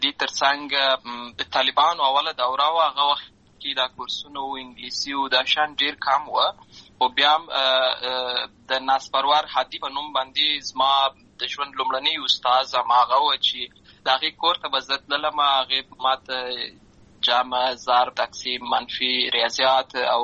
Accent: Lashkar Gah, Helmand, Afghanistan; زه په اصل کې د اوروزګان ولایت یم، اما زه په هلمند ولایت لشکرګاه کې پیدا شوی یم. امالته لوی شوی یم، امالته مې ښوونځی لسته ده، امالته مې ټول ژوند مې له هماغه ځای څخه پیل شوی دی، خو په اصل کې زه د اوروزګان ولایت څخه.

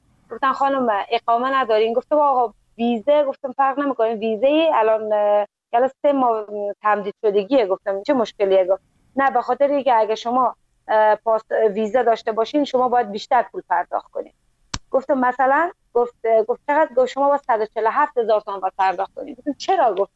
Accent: Afghanistan; now in Iran; گفتم از افغانستان هستم،

